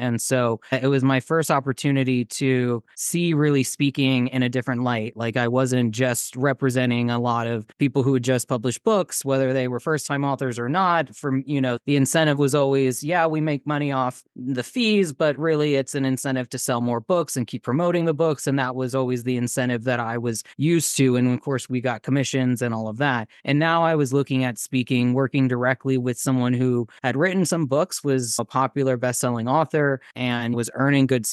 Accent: Midwest, United States; No, I grew up in the Midwest most of my life, but I spent 12 years on the East Coast and now I've been 11 years on the West Coast. So I'm a little bit from everywhere now.

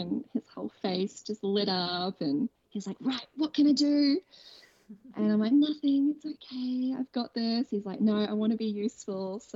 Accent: New Zealand; Because I'm from New Zealand, actually, I felt myself going back there and back to the land at one point.

